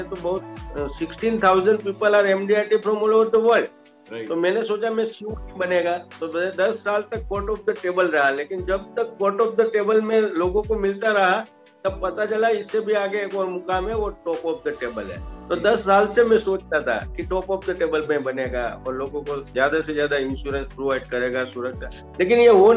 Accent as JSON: {"language": "Hindi", "town": "Keshod", "region": "Gujarat", "country": "India", "said": "मैं एक छोटे से शहर से हूँ. मेरा गांव का शहर का नाम है केशोद, जो शासन लोगों ने सुना होगा लायन के लिए पूरे वर्ल्ड में फेमस है. वो लायन के एरिया में मैं रहता हूँ और सोमनाथ और जूनागढ़ के बीच में मेरा टाउन है."}